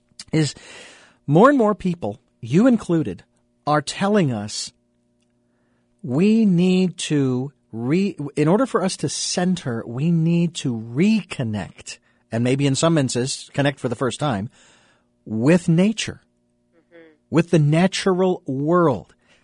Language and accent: English; Phoenix, Arizona, United States; I was born and raised in Phoenix, and I know where Sedona is, and I've been there many times.